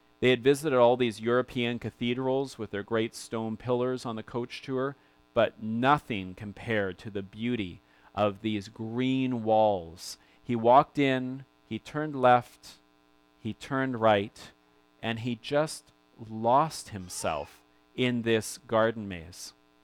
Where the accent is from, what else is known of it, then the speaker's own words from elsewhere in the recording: Winnipeg, Manitoba, Canada; Now, maybe I like it because it takes place for part of the story in my hometown of Winnipeg.